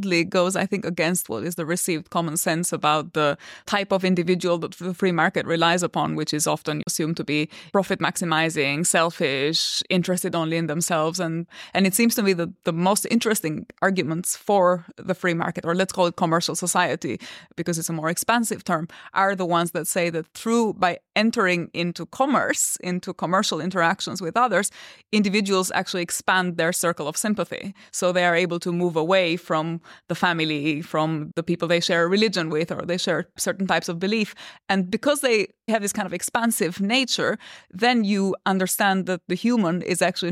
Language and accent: English; Albania; I mean, I come from Albania, which was under the Ottoman Empire for many centuries.